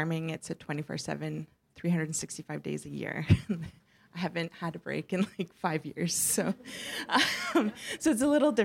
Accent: Buffalo Narrows, Saskatchewan, Canada; So like, I am from Saskatchewan too. So like, my grassroots come from Buffalo Narrows.

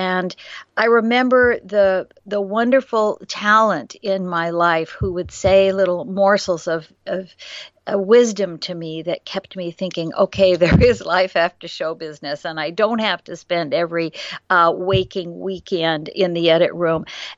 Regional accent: Ireland; look, I'm Irish, and so you don't want to get my Irish up.

